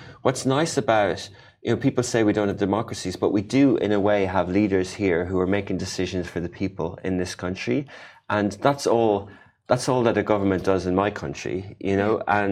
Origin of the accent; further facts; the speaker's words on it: Ireland; also born or lived in Dublin, Ireland / London, United Kingdom; I'm from Ireland, and I used to live in Dublin, and then I spent a few years in London